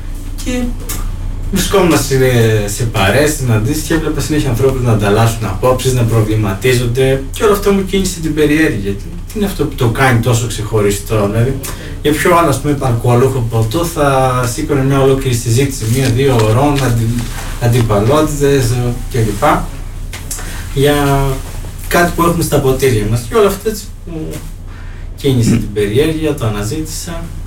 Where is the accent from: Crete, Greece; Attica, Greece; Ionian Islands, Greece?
Crete, Greece; Agios Nikolaos; Κατάγομαι εγώ τον Άγιο Νικόλαο, γέννημα Θρέμα